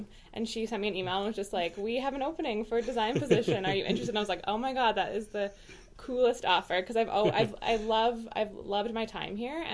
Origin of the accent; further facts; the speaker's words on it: Edmonton, Alberta, Canada; I'm from Edmonton